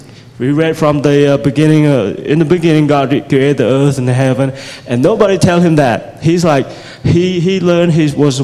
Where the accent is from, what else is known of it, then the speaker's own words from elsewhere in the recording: Siem Reap, Cambodia; Siem Reap is my hometown, and one of the villages that we are ministering to is my hometown.